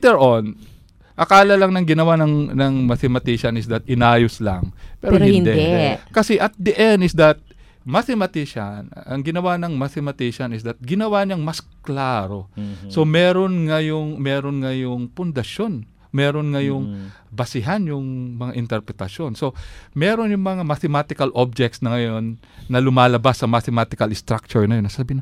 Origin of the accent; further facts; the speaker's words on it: Ilocos Region, Philippines; Sorry, Ilocano ako.